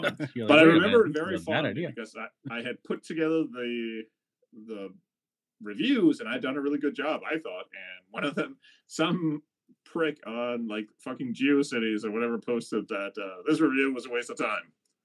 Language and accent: English; Denmark; because, you know, I grew up in Denmark.